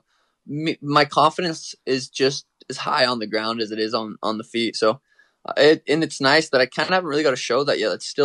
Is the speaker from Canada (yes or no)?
no; Ireland; But, I mean, my last name's … I am Irish, so it's, you know, makes sense.